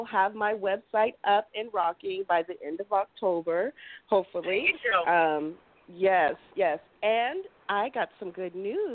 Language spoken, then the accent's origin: English; Phoenix, Arizona, United States; I'm from Phoenix, Arizona. I'm one of Miss Auntie's national models out here in Arizona.